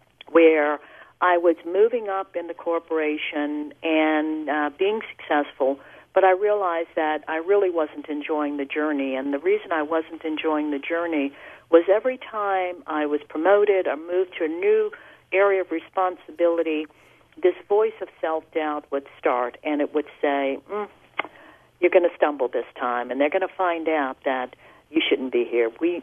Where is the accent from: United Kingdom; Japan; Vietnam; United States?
United States; New Orleans, Louisiana; I grew up in New Orleans and went all the way through undergraduate school in New Orleans, and then moved to New York to go to Columbia to get my MBA.